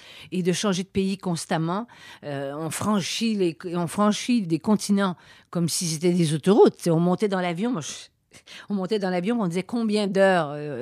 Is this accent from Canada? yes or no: yes; Quebec, Canada; quand je vous dis que je suis québécois